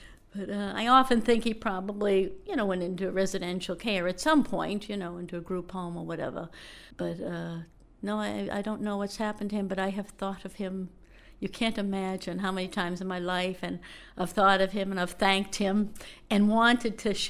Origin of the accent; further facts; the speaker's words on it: Boston, Massachusetts, United States; I grew up initially in South Boston, Massachusetts, in the projects, what's known here as the Flats, and then moved to a lower middle class area we thought was quite lofty at the time, a two-family house.